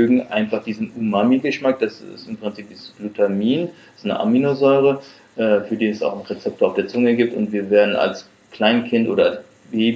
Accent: Japan; also ich komme halt aus Japan

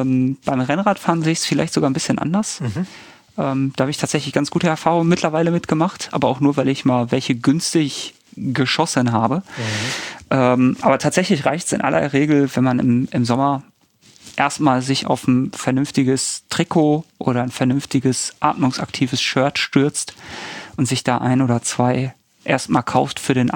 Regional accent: Bochum, North Rhine-Westphalia, Germany; als Bochumer

